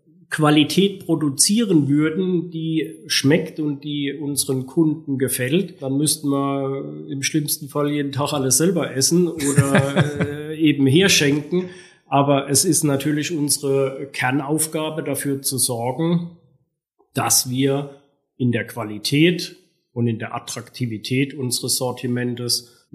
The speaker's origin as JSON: {"language": "German", "region": "Baden-Württemberg", "country": "Germany", "tie": "born or raised there", "said": "In meiner Jugend, in meiner Kindheit gab es im Stadtteil Neuenheim, ich weiß es, also bestimmt 10 Bäcker."}